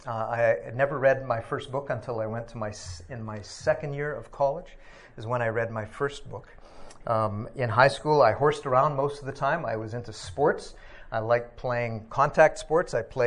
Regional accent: Saskatchewan, Canada; But I was born and raised in Saskatchewan.

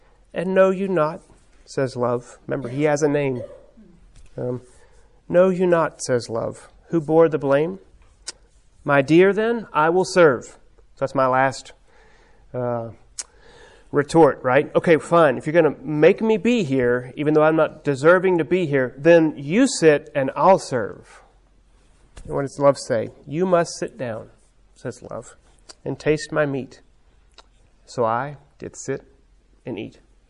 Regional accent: Texas, United States; I was born in Texas. I'm a native Texan.

